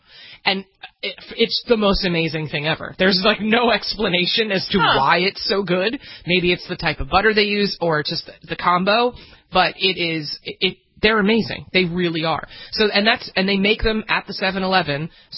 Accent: New Jersey, United States; I mean, I'm from Jersey. Jerseyites.

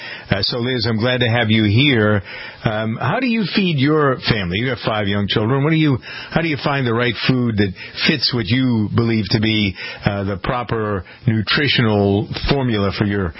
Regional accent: Framingham, Massachusetts, United States; It's a real dairy farm in my hometown of Framingham, Massachusetts.

